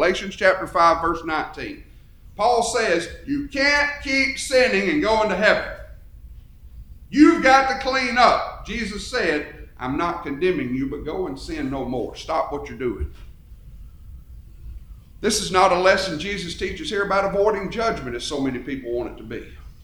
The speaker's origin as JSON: {"language": "English", "region": "Alabama", "country": "United States", "said": "I'm from Alabama, and I realize our cultures are probably a little different"}